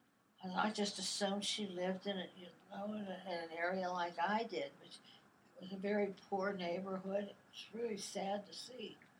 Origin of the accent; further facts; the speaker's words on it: Painesville, Ohio, United States; born there; also born or lived in Pittsburgh, Pennsylvania; I was born in Painesville, Ohio, on Lake Erie, on April 29, 1938. My father was an Episcopal priest, and we went where a church wanted him. And so we went from Painesville, Ohio to Pittsburgh.